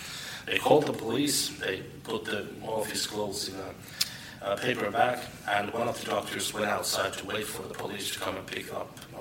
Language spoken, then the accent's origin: English; Turku, Southwest Finland, Finland; I'm from Turku in Finland.